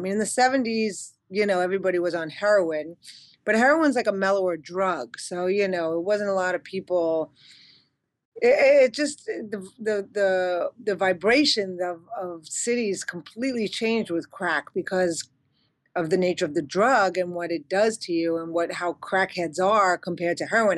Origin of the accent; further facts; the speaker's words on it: Bronx, New York, United States; also born or lived in Queens / Manhattan; I was born in the Bronx and, you know, my parents separated. So it was more of that going, being back and forth in the Bronx and Queens, and then moved to Manhattan when I was about 15.